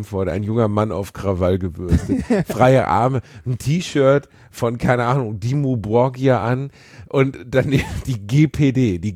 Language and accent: German; Gelsenkirchen, North Rhine-Westphalia, Germany; ich bin in Gelsenkirchen aufgewachsen